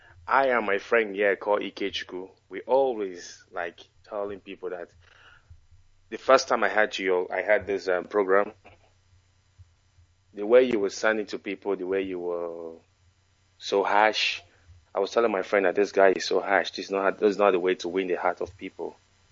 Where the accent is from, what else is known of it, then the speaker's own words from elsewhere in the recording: Imo, Nigeria; also born or lived in Warri / Onitsha; I'm not from Anambra State, I'm from Imo State, Wangale.